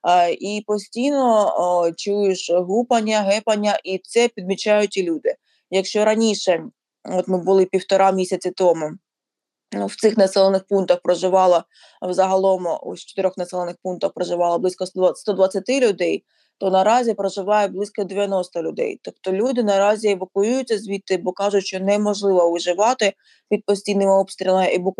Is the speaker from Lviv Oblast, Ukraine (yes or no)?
no; Luhansk Oblast, Ukraine; Луганщина – це мій рідний регіон, то я туди так частенько намагаюся заїжджати